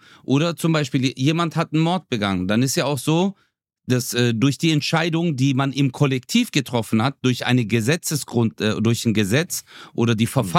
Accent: Turkey; now in Germany; Bruder, ich kann doch als Türke, würde ich das sogar sagen, hey, ich finde es schön, ich bin stolz drauf, hier in Deutschland in Frieden leben zu können

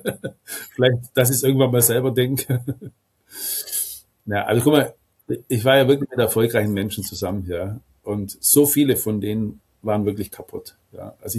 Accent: Baden-Württemberg, Germany; bei uns in Baden-Württemberg

